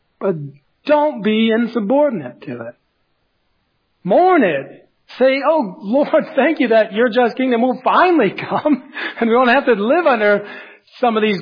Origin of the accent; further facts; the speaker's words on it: United States; Because I, as an American citizen, I've ordained I've established, we the people, the government we live under.